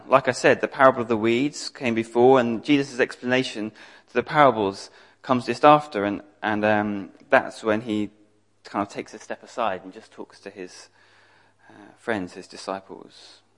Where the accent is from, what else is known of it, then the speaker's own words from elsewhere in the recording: London, United Kingdom; I grew up in London, yes.